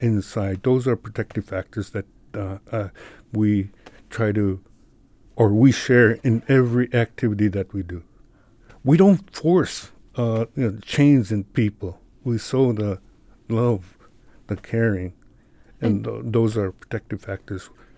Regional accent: Alaska, United States; first language Yupik; English is a second language; I've been Yupik was my first language, and I like to translate the what the elders are saying.

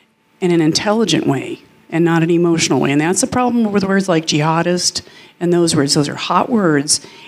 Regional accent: East Coast, United States; I'm sorry, I come from the East Coast where we had the Salem witch trials.

